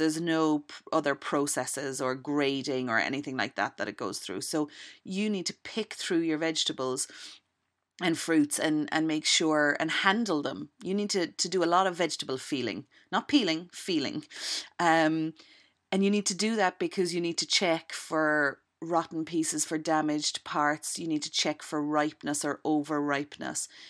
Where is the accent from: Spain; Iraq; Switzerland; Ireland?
Ireland; now in Cuba; I'm Irish